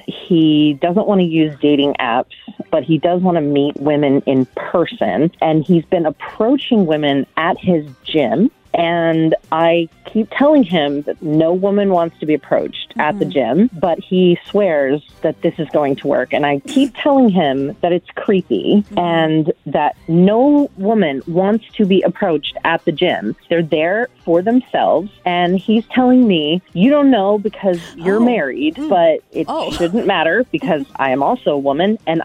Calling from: Baltimore, Maryland, United States; from Baltimore.

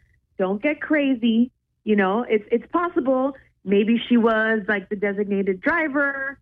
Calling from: Shreveport, Louisiana, United States; from Shreveport.

